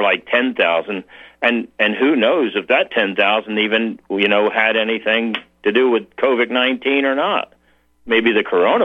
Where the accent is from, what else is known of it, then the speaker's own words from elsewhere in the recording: New Jersey, United States; born there; I'm going to tell you, I was born in Jersey, and I lived in Jersey for a long time.